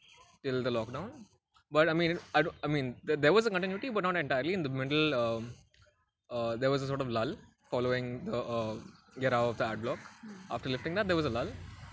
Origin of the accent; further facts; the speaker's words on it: Karnataka, India; English is a second language; I'm from Karnataka. Although, by family from Kerala, but I've stayed in Karnataka all my life.